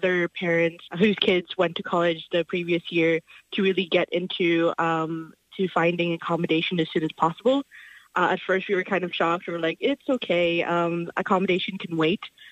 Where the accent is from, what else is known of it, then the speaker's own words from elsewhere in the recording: Letterkenny, Ulster, Ireland; I'm from Letterkenny.